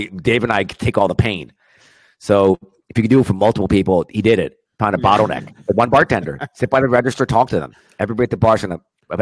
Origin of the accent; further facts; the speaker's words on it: United States; I don't have no culture. I was raised in America. I'm a coconut, dude.